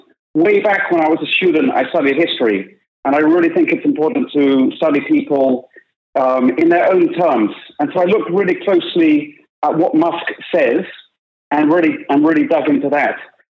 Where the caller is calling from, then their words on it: London, United Kingdom; I'm calling in from London